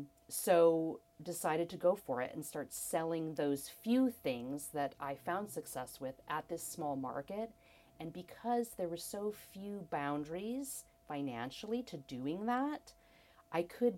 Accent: Hawaii, United States; Growing up in Hawaii, we didn't have rhubarb. We didn't have kohlrabi. We couldn't find kale.

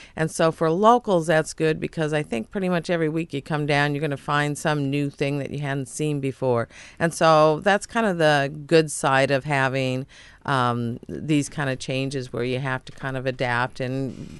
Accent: Seattle, Washington, United States; I grew up in Seattle. My parents moved there from Chicago in 1962 in time for the World's Fair.

